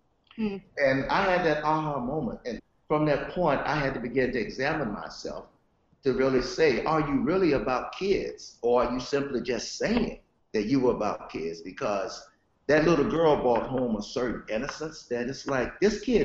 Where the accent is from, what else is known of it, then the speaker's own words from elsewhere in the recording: North Carolina, United States; I grew up in North Carolina.